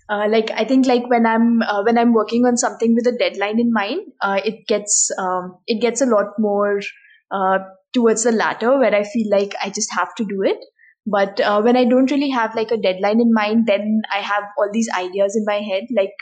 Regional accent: India; just by virtue of growing up in India, I think we're pretty much prepared for the rest of the world.

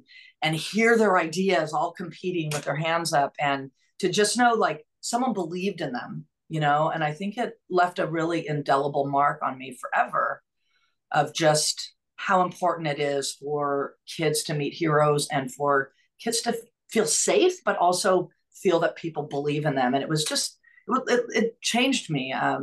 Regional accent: Irvine, California, United States; So I grew up in Irvine, very blessed. New books and not a shortage of resources.

